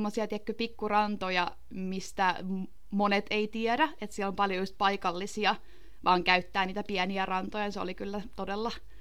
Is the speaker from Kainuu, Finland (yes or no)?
no; Tampere, Pirkanmaa, Finland; also born or lived in Lahti; Joo, siis mä oon syntynyt Lahdessa, mutta mä oon asunut pitkään Tampereella. Eli mä sanoisin, että mä oon Tampereelta kotoisin, koska mä kävin vaan Lahden keskussairaalassa syntymässä